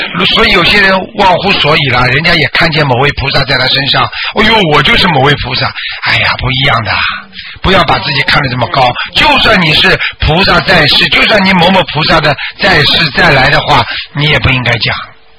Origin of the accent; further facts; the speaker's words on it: China; 我们的老夫子，我们中国人的祖宗圣人，他讲的话会错的